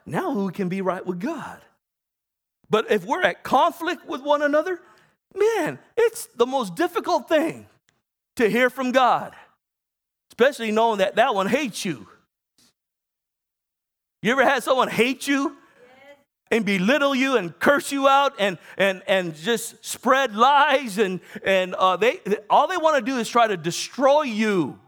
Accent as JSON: {"language": "English", "town": "National City", "region": "California", "country": "United States", "tie": "born or raised there", "said": "We grew up in Nasty City. National City."}